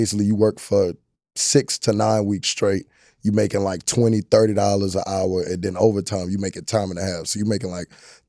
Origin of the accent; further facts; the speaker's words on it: New Orleans, Louisiana, United States; I'm me. I'm from New Orleans, Louisiana. Grew up about 45 minutes away. Bounced all around Louisiana.